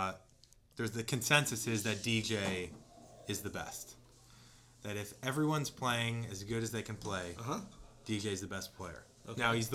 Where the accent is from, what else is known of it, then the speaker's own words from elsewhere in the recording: St. Louis, Missouri, United States; we've got Augusta, Shinnecock, Carnoustie, and Belle Reve, which is in my hometown.